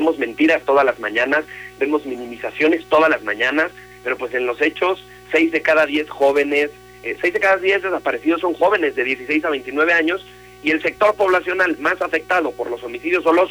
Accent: Mexico; somos mexicanas y mexicanos

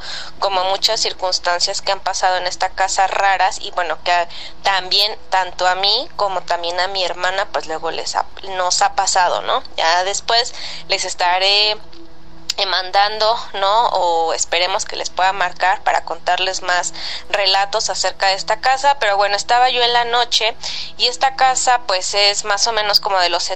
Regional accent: Mexico City, Mexico; Y pues yo soy acá de la Ciudad de México.

